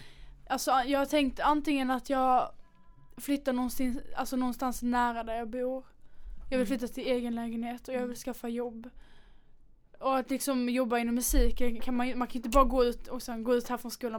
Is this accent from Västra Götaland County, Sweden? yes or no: no; Olofström, Blekinge, Sweden; sen vill jag heller egentligen inte flytta för att jag har ju alla mina vänner hemma i Olofström liksom.